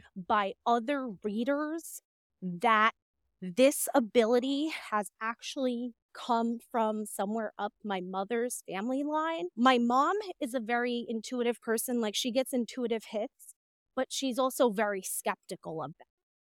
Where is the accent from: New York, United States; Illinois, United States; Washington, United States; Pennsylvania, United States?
New York, United States; I would say grew up in a rather unique, niche place in New York City. I grew up in the Bronx, which is arguably one of the most infamous boroughs in New York.